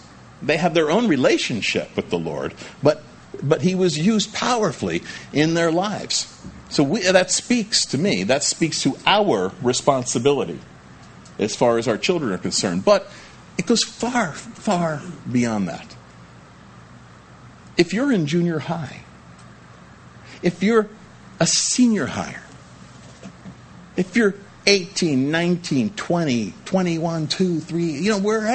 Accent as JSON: {"language": "English", "region": "New Jersey", "country": "United States", "tie": "born or raised there", "said": "I was born in North Jersey, and because I was born there, I grew up, at least while I was living there"}